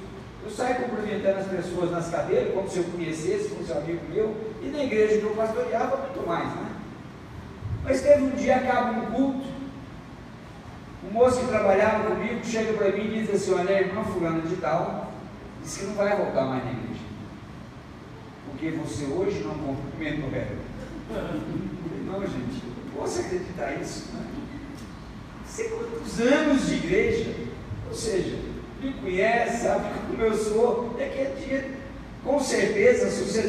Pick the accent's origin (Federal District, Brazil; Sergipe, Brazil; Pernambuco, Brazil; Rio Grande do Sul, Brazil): Federal District, Brazil; Brasília; also born or lived in Goiás / Tocantins; now in Belo Horizonte, Brazil; Eu sou natural de Goiás, eu e Etel, fomos criados em Brasília, depois mudamos, depois de casados, para o norte de Goiás, depois lá se tornou estado de Tocantins, e há 22 anos, creio, estamos aqui em Belo Horizonte.